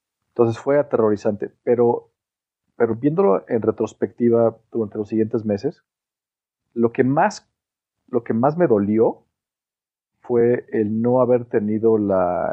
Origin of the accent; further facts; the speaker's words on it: Mexico City, Mexico; Estoy en la Ciudad de México, en Polanco. Yo soy bicho de Polanco.